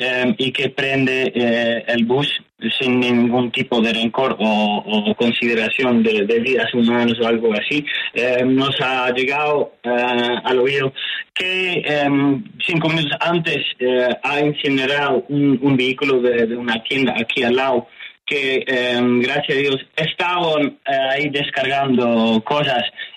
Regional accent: Netherlands; Spanish is a second language; mi respuesta era que no lo podía hacer según yo como holandés

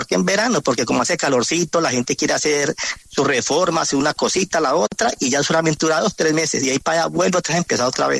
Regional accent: Cali, Valle del Cauca, Colombia; born there; Yo nací en Cali, en el barrio Las Ceibas, ahí al ladito, ahí San Marino, ahí nací yo.

